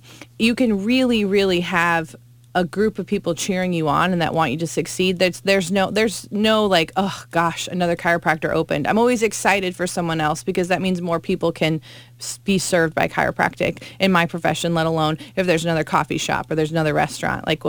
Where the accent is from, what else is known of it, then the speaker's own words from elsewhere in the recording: Iowa, United States; also born or lived in New York City / Maine / New Jersey / Rhode Island; I'm from Iowa. I've lived in New York City. I lived in Maine, New Jersey, Rhode Island, all over the place.